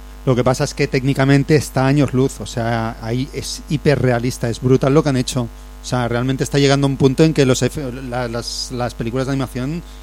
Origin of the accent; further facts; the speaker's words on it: Spain; siendo español me atraen menos